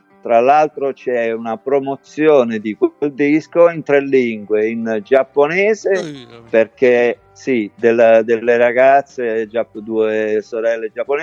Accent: Castellana Grotte, Apulia, Italy; first language Castellanese dialect; Italian is a second language; sono i testi in dialetto stretto di Castellana Grotte, perché io fino a 6 anni ho parlato solo dialetto, quindi è la mia prima lingua.

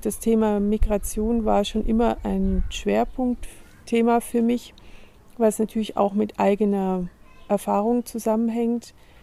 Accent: Tübingen, Baden-Württemberg, Germany; born there; also born or lived in England; Ich bin in Tübingen geboren und war dann in der Jugendzeit im Ausland auch eine Weile und kam dann aber wieder zum Abitur zurück

